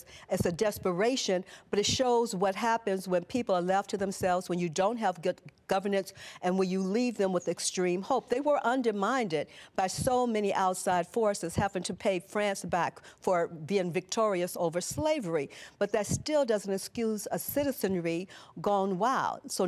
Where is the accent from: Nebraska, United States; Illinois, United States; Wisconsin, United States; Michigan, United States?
Illinois, United States; Chicago; I mean, it makes, like I said, my hometown of Chicago, which we call now the Wild Wild Midwest